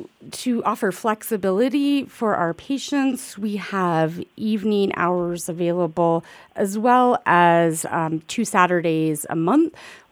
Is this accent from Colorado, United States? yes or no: yes; Glenwood Springs, Colorado, United States; I was, you know, a teen growing up in Glenwood Springs